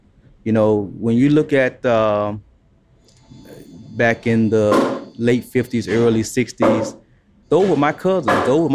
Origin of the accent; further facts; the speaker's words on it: Alabama, United States; growing up in Alabama, even when I went back to Alabama, there were certain signs and symbols that you knew.